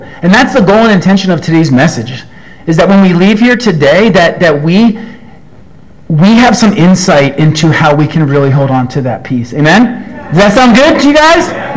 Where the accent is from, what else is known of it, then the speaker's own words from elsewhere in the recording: New Jersey, United States; I know I thought I was from Jersey, but maybe a piece of Antarctica.